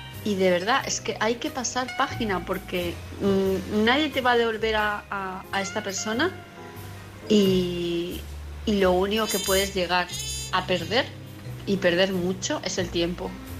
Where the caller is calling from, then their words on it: Palma de Mallorca, Balearic Islands, Spain; de Palma de Mallorca.